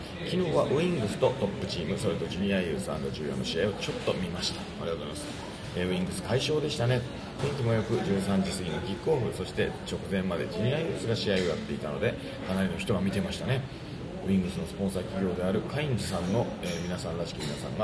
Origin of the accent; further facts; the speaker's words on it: Tochigi, Japan; 栃木 の、 あの僕の実家の近くとかも来てくれてますから